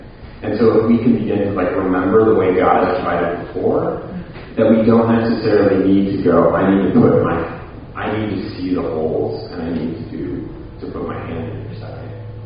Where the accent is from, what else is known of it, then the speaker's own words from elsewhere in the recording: San Diego, California, United States; my wife and I are actually from Southern California. We're from San Diego. When I was growing up, I had this really vibrant church experience